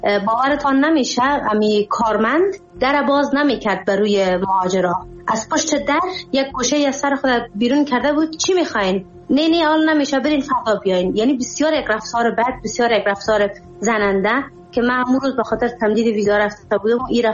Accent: Afghanistan; من افغانی هستم، کامل افغانی هستم

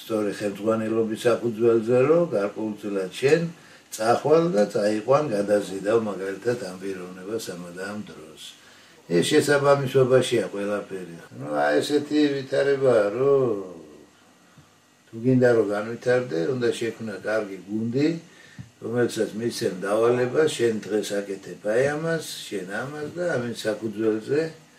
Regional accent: Tbilisi, Georgia; also born or lived in Batumi; დავიბადე ბათუმში დავიზარდე თბილისში დიდოვეში ეზოში ვისწავლე ფეხბურთის თამაში.

